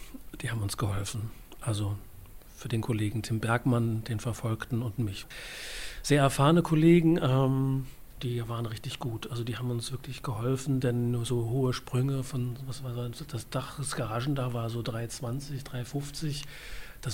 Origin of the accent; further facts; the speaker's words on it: East Germany, Germany; moved away as an adult; Also ich komme ja selbst auch aus der DDR. Mit 24 habe ich die DDR verlassen, noch als einer der letzten Ungarn, über Ungarn Geflüchteten.